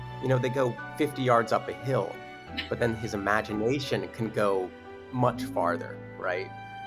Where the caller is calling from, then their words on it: New York City, New York, United States; okay, so I'm talking from New York City, and there are huge buildings all around me